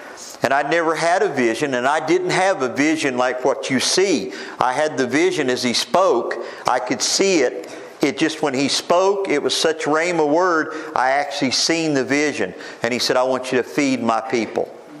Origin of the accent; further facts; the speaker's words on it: Oklahoma, United States; also born or lived in San Diego, United States; My dad never got back that quick, so I was born in San Diego, California. He came back right after that, and we moved back to Oklahoma.